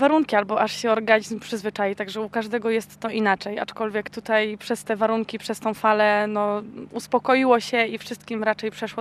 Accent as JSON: {"language": "Polish", "region": "Lower Silesian Voivodeship", "country": "Poland", "said": "To znaczy ja pochodzę z Dolnego Śląska, także tradycji marynarskich w mojej rodzinie nie ma."}